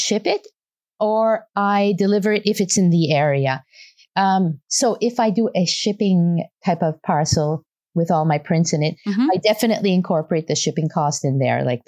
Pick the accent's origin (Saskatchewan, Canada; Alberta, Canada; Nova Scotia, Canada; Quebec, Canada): Nova Scotia, Canada; Halifax; I'm from Halifax, Nova Scotia, and we have smokestacks just across the harbor in Dartmouth.